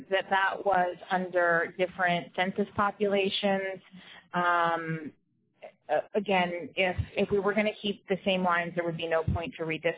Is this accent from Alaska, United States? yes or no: yes; McGrath, Alaska, United States; And I appreciate that as a Bush kid. I grew up in McGrath.